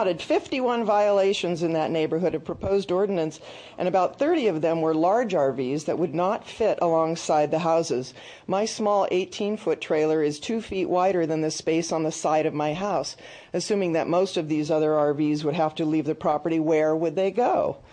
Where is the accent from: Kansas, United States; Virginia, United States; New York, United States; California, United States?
California, United States; Santa Barbara; now in Goleta, United States; I was born and raised and educated in Santa Barbara. I moved to Goleta in 2003 so I could be closer to my elderly mother.